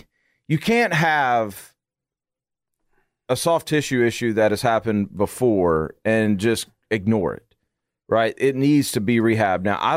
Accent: Arkansas, United States; I'm from Arkansas, so I always keep an eye on him.

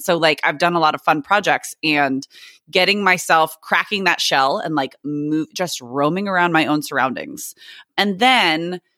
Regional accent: San Diego, California, United States; challenge myself to roam around San Diego, or I could say like my hometown

